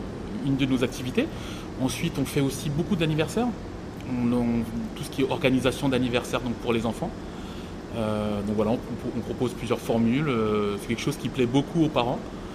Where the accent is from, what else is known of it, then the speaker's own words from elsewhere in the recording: Crépy, Hauts-de-France, France; donc crépinois depuis bientôt presque 40 années on va dire, à peu près. Voilà, je suis co-gérant d'Aventura Park. Puis donc j'ai 41 ans et j'habite à Crépy.